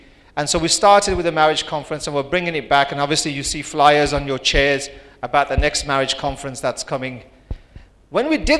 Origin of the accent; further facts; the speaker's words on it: Malaysia; I come from Malaysia, I live in Malaysia